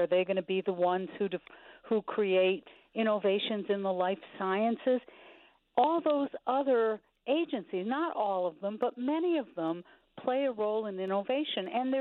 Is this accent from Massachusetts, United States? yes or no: yes; Massachusetts, United States; Massachusetts, my home state, my home region, other places that are innovation hubs around the country